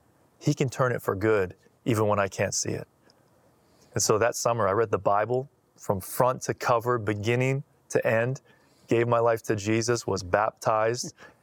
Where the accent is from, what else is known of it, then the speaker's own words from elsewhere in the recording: Canada; Especially as a Canadian, we don't get a lot of opportunity like that in America.